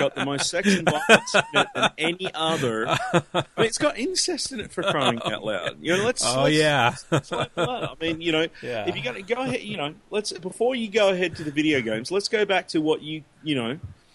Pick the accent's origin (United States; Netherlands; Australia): Australia; in my home country of Australia